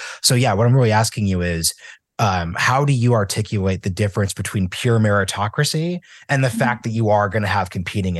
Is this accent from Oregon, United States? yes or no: yes; Oregon, United States; moved away; Like I'm from Oregon, you know, it's a super white state. So I could just say, like, when I moved to the East Coast